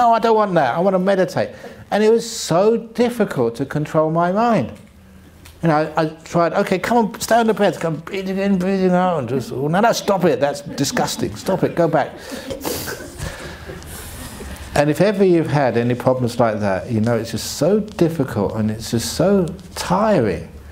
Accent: England, United Kingdom; born there; I was born in England.

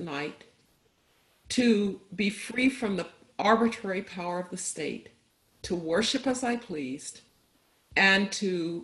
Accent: Birmingham, Alabama, United States; I was growing up in Birmingham when there were the protests in Kelly Ingram Park and Bull Connor and his police dogs

